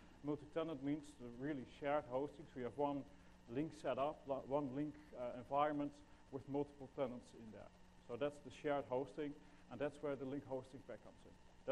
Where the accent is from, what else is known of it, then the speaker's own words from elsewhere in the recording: Netherlands; English is a second language; I am Dutch, as you probably can hear from my accent.